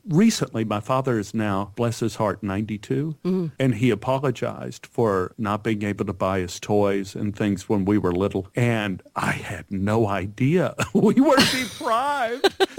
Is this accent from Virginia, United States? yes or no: no; Dallas, Texas, United States; I am from Dallas, Texas, but my mother was from Pennsylvania, Troop, Pennsylvania, which is right near Wilkes-Barre.